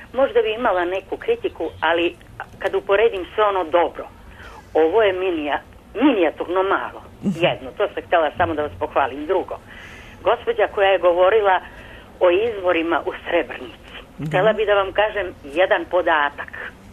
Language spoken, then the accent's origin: Serbian; Montenegro; born there; Srpkinja rođena na teritoriji Crne Gore, ali sam ipak Srpkinja.